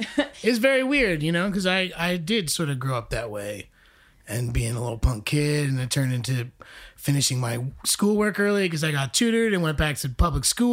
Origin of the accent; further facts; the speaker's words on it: Wyckoff, New Jersey, United States; But I'm from Wyckoff, so it really throws everything off.